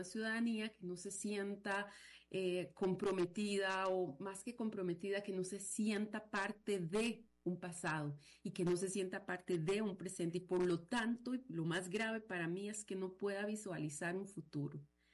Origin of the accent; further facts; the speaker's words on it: Costa Rica; Como ticos, el ser tico, ¿no?